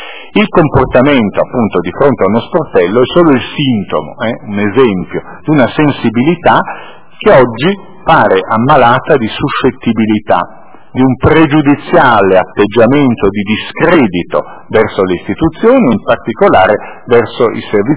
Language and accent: Italian; Milan, Lombardy, Italy; pur essendo anch'io milanese di nascita e essendo sempre vissuto a Milano, però a zona nord.